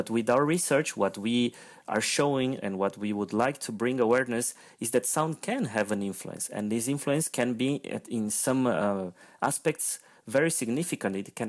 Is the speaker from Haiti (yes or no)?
no; Brazil; now in Belgium; I am a Brazilian with a touch of Ecuadorian, so I'm Latin American, and I am doing research in Belgium.